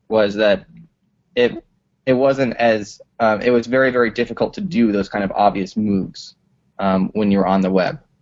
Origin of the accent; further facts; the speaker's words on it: Colorado, United States; now in Brooklyn, United States; I'm originally from Colorado. I live in Brooklyn.